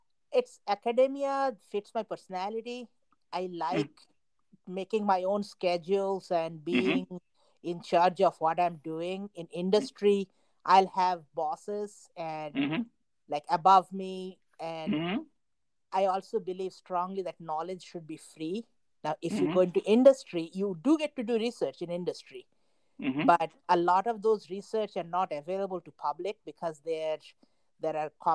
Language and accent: English; India; moved away as an adult; now in United States; I'm originally from India.